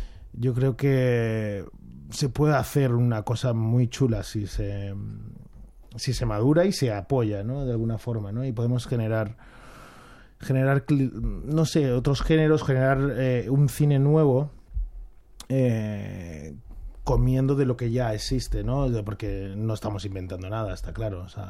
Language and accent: Spanish; Spain; yo me lo miro desde España porque yo soy español.